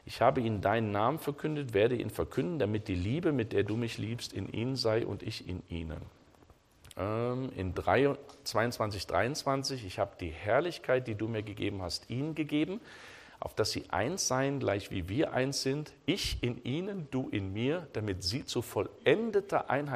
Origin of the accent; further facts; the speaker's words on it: Germany; Ich bin Deutscher, ich bin hier zu Hause